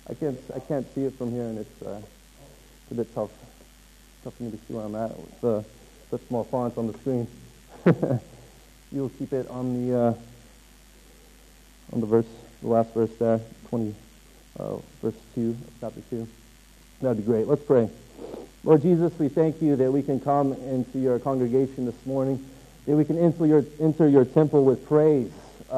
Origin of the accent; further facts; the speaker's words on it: United States; I know as a U.S. Citizen, if I tell people I'm from the States, oh, you got a U.S. passport.